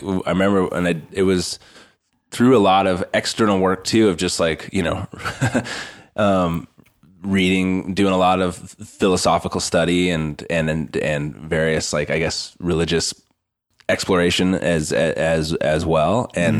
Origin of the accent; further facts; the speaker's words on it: Boise, Idaho, United States; growing up in Boise